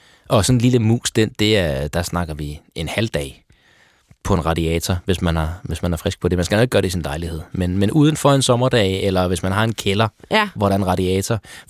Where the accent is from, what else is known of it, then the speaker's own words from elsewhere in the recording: Tehran, Tehran Province, Iran; now in Denmark; Jeg er født i Teheran og vokset op i en betonby, uden nogen som helst form for natur omkring mig.